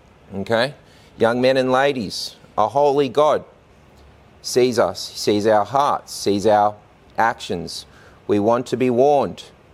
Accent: Australia; Some people say it Baal, but I'm an Aussie, so I say Baal.

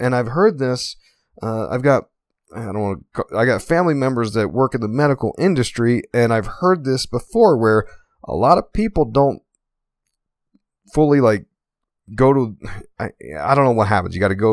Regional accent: Pennsylvania, United States; now in Utah, United States; okay, so I grew up in Pennsylvania, right? PA? I grew up in PA. but I live in Utah, right? Because I was in the military, moved around a bunch. Here I am in Utah.

